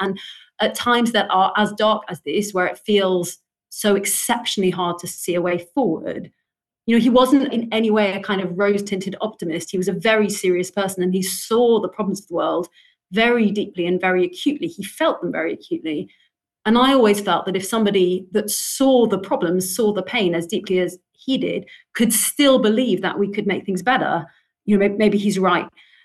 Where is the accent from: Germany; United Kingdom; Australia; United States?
United Kingdom; London; I grew up in London. I've lived here most of my life. I think it's an amazing place to be Jewish.